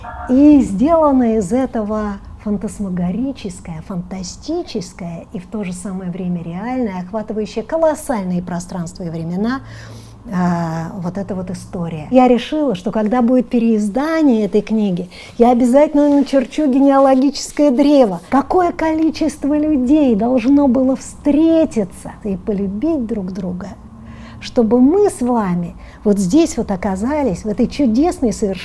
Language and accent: Russian; Moscow, Russia; Иначе почему я, москвина из Москвы, вдруг увлеклась восточными такими философиями?